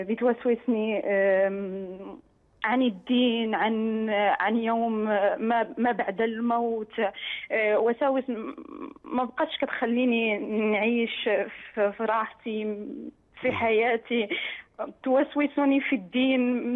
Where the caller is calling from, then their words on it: Italy; أكلمك من إيطاليا.